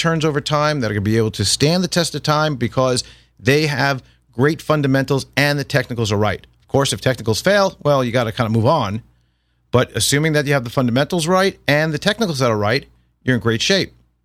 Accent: New York, United States; now in Florida, United States; Especially being a transplant, being in Florida since 1987, but growing up in New York all that time.

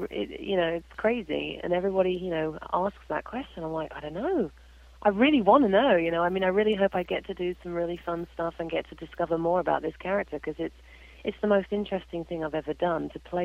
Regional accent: England, United Kingdom; when I went in and met with the boys, I'm like, you know, obviously I'm English.

